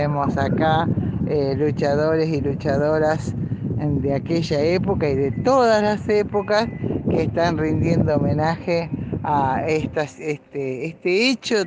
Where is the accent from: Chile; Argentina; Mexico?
Argentina; Rosario, Santa Fe; como en mi caso que soy rosarina, santafesinos, gente